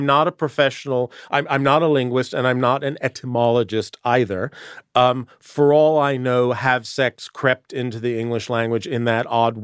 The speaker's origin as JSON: {"language": "English", "country": "United States", "said": "I'm patriotic American."}